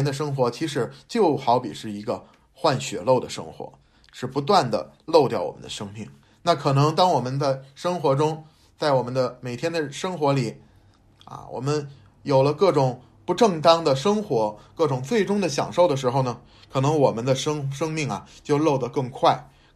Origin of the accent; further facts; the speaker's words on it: China; 我们作为中国人，我们有孔孟的教训